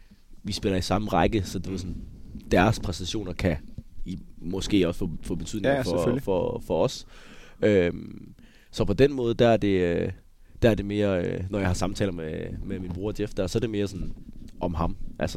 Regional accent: Viborg, Central Denmark Region, Denmark; born there; Jamen først og fremmest, så er det jo min fødeby.

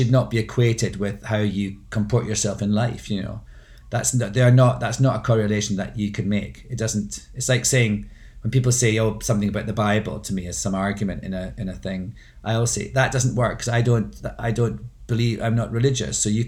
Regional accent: Scotland, United Kingdom; my speaking out about things is completely to do with the fact of being Scottish.

